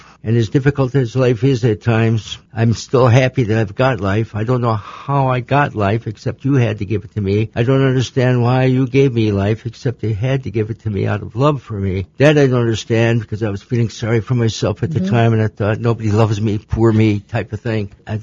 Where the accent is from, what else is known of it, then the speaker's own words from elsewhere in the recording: Spring Valley, Illinois, United States; also born or lived in Chicago, United States; I was born in Chicago. When the war broke out in 1941, we moved to Spring Valley, and that's where I grew up until I was a junior in high school, Hall Township.